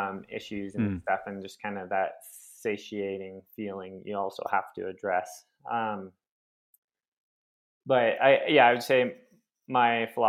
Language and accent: English; Phoenix, Arizona, United States; kind of own the fact that I'm from Phoenix, Arizona, and it's like one of the hottest places in the US.